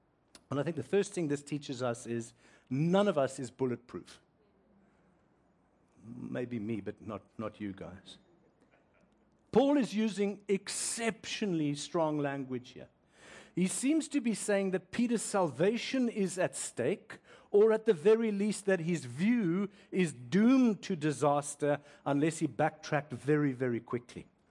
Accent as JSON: {"language": "English", "country": "South Africa", "moved": "as an adult", "lives_now": "Canada", "said": "as a South African who's only been here just short of 3 years, Canada right now is at many levels in chaos."}